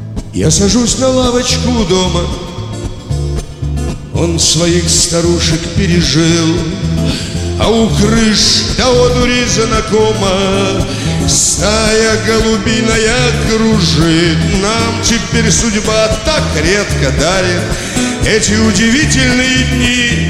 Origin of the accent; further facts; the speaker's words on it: Saint Petersburg, Russia; Я ленинградец, и я думаю, что меня правильно поймут, что я очень много пою о моем родном городе, в котором я жил, живу, умру, наверное, если не на гастролях, потому как очень его люблю.